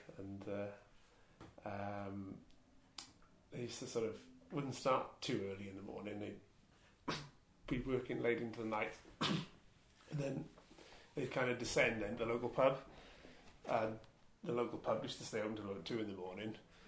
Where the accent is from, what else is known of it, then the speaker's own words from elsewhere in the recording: Bridgend, Wales, United Kingdom; And I'm from Bridgend.